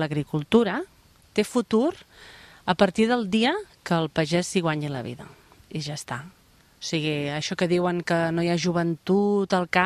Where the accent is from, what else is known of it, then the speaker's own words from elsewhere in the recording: Vilallonga del Camp, Catalonia, Spain; Som aquí, és terme d'Alcover, però bueno, jo sóc de Vilallonga.